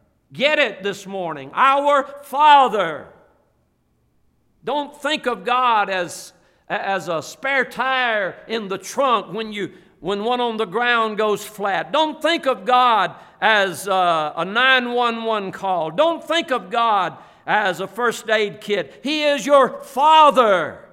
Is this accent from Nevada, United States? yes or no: no; Dublin, Georgia, United States; born there; I was born in Dublin, Georgia in 1948. That's 69 years ago.